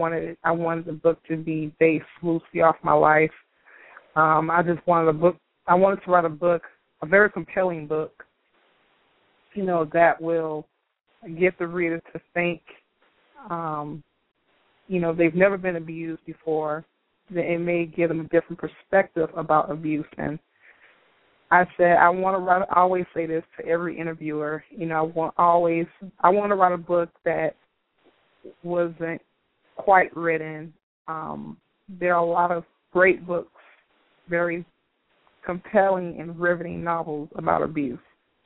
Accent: Miami, Florida, United States; moved away as an adult; now in Atlanta, United States; I'm originally from South Florida. I was born in Miami, and born and raised in Miami, and I was staying with my folks in Fort Lauderdale, and I relocated to Atlanta last year.

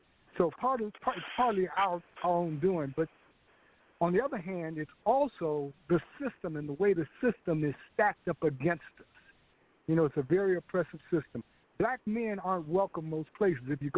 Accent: Chicago, Illinois, United States; I was born and raised in Chicago, graduated Horace Mann Elementary, Chicago Vocational High School.

